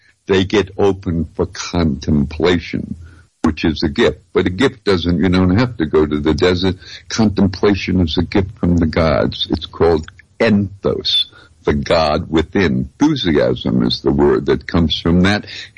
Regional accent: New Orleans, Louisiana, United States; Look, I'm from New Orleans.

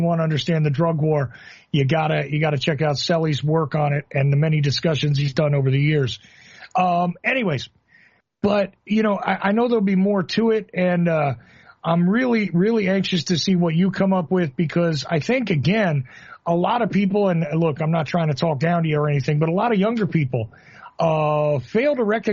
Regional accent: Northeast, United States; also born or lived in South; you can definitely tell that I'm probably from the Northeast, but occasionally you'll hear that I lived in the South. But I can hear definitely a little bit of that Midwest.

